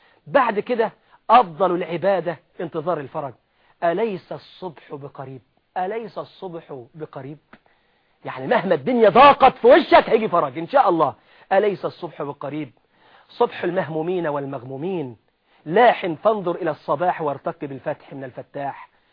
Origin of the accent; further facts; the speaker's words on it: Egypt; ودي مشهورة جدا معروفة عندنا في مصر